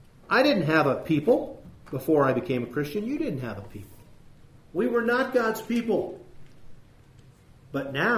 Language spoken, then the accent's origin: English; United States; I'm an American, but not really.